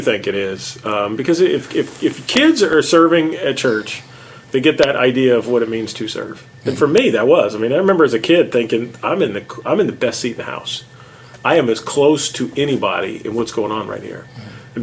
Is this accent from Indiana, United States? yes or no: no; Houston, Texas, United States; So I grew up in the Houston area, and Houston, Texas is home. That's where my family is. I grew up in the northwest part of town.